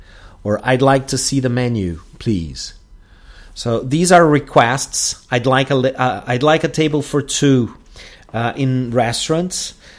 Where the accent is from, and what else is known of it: Porto Alegre, Rio Grande do Sul, Brazil; English is a second language